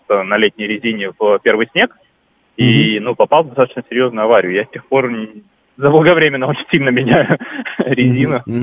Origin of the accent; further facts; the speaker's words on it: Vladivostok, Primorsky Krai, Russia; Я автомобилист, родом из Владивостока.